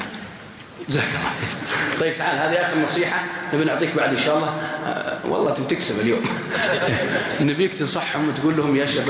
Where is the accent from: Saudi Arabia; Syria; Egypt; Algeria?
Saudi Arabia; Mecca, Makkah Province; born there; يعني ولدت في مكة، من يوم أقول لهم ولدت بمكة يعرفونها